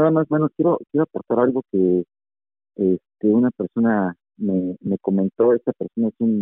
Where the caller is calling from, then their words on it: State of Mexico, Mexico; del Estado de México.